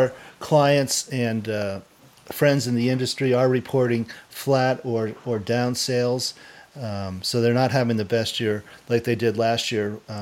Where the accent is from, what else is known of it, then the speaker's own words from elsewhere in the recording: Colorado, United States; And in my home state of Colorado, under the category of politics can make strange bedfellows